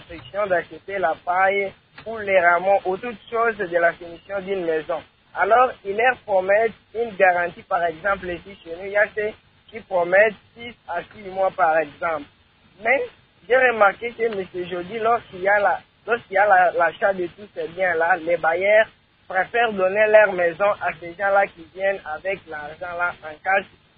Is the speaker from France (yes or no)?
no; Manono, Tanganyika, DR Congo; par exemple, ici chez nous à Manono